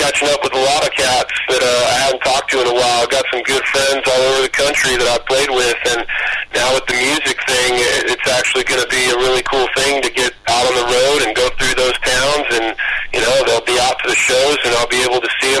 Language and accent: English; California, United States; now in Nashville, United States; And, you know, me, I'm from Southern California, and I'm living in Nashville. So I'm away from all my friends back there.